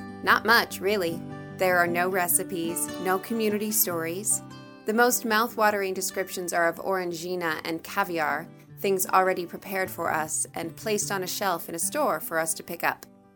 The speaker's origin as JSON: {"language": "English", "town": "Norton", "region": "Kansas", "country": "United States", "said": "from Norton, Kansas."}